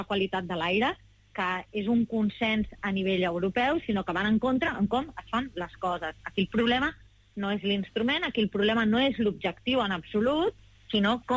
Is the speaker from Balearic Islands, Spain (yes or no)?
no; Barcelona, Catalonia, Spain; Els que som barcelonins, que vivim i treballem a Barcelona